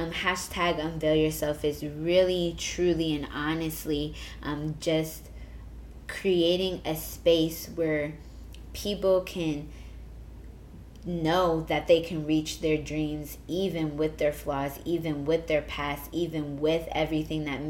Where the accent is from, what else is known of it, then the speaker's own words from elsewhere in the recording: Somerset, New Jersey, United States; So personally, I grew up in Somerset, New Jersey